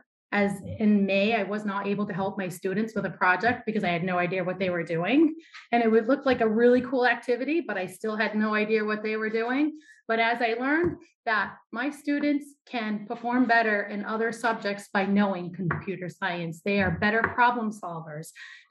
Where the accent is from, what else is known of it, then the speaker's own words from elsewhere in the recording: Springfield, United States; I grew up in Springfield. I graduated from Springfield.